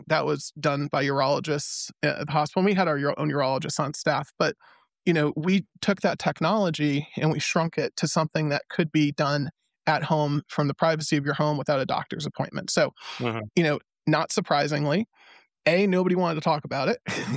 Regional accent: Virginia Beach, Virginia, United States; also born or lived in Cleveland / Orange County / Los Angeles / Scottsdale; now in Denver, United States; I grew up in Virginia Beach, went to college for a year in Cleveland, Ohio, moved out to Orange County, then LA, then Scottsdale, then Denver, right? So Denver now

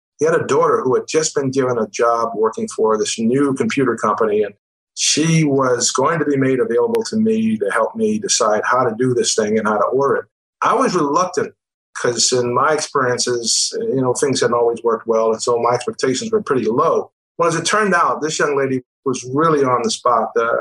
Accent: Baltimore, Maryland, United States; Well, I'm originally from Baltimore.

